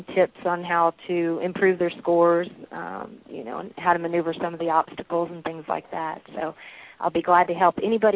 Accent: Florida, United States; I'm from Florida, but Shelbyville is my Tennessee walking horse home.

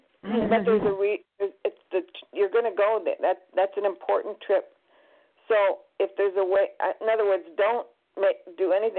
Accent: Montreal, Quebec, Canada; born there; Well, I was born in Montreal, so I'll have to be prejudiced there.

